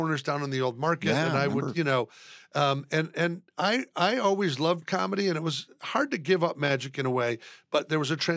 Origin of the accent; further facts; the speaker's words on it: Omaha, Nebraska, United States; also born or lived in Passaic, New Jersey; now in Austin, United States; I was born in Passaic, New Jersey, which I don't claim as my home, but most of my early years, formative years— at Beveridge and Burke and UNO and so forth, was Omaha.